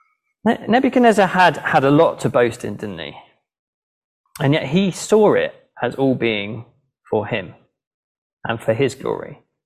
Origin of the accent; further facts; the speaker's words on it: United Kingdom; We don't do that, do we? We're British.